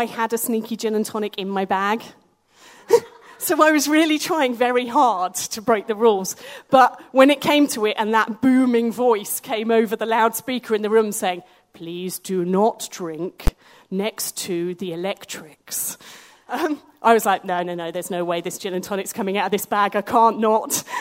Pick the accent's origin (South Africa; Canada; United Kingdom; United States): United Kingdom; East of England; the village where I grew up in South Cambridge.